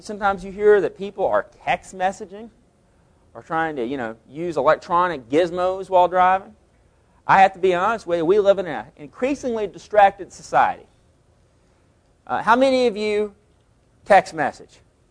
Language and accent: English; Vernon, Texas, United States; I am from Vernon, Texas. How many of you know where Vernon, Texas is?